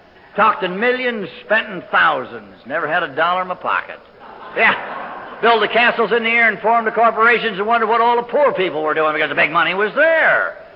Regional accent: Los Angeles, California, United States; the fact that I'm from Los Angeles, and I thought anybody from L.A. has got to be hacked one way or another.

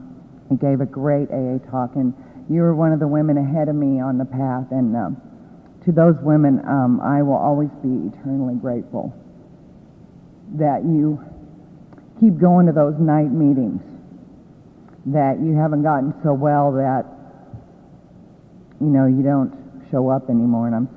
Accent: Oklahoma, United States; born there; I was born in Oklahoma.

